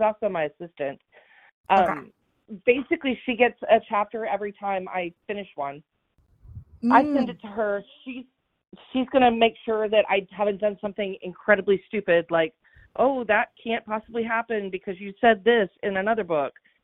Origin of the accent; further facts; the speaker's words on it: Texas, United States; I'm from Texas. I write books.